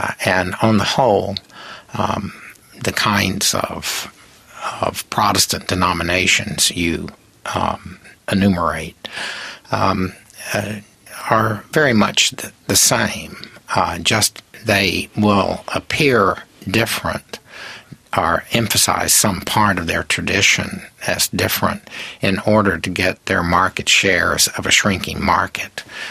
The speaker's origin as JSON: {"language": "English", "country": "United States", "said": "Yes, I'm an American."}